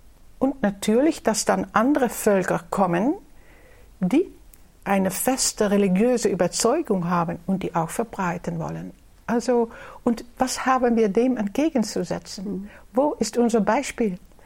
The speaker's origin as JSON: {"language": "German", "country": "Netherlands", "said": "Wo ich jetzt in Holland, in meiner Heimat bin"}